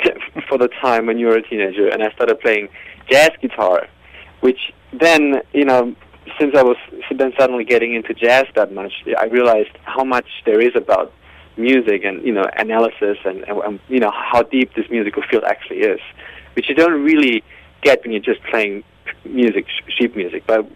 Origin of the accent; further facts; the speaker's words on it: Germany; English is a second language; I'm obviously from Germany. In Germany, kids grow up with a lot of classical music because that's what your parents listen to most of the time.